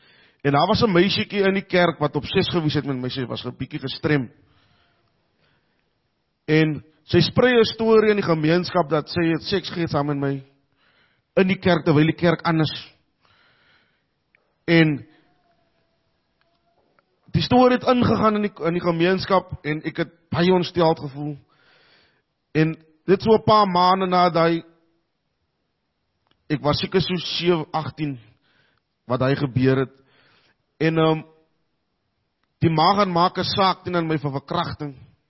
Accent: Cape Flats, Western Cape, South Africa; soos Freek nog gesê het, ek is van die Kaapse vlakte.

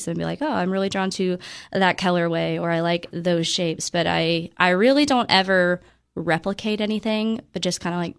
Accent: Cookeville, Tennessee, United States; born there; Yeah. So I was born in Cookeville. I went to Tech and did the art program.

